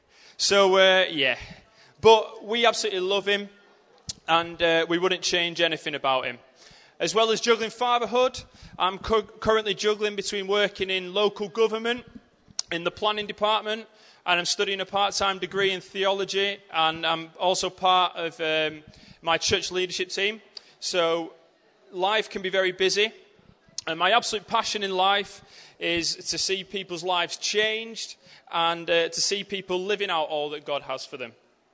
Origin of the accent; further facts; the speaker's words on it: Bolton, North West England, United Kingdom; and I'm from Bolton.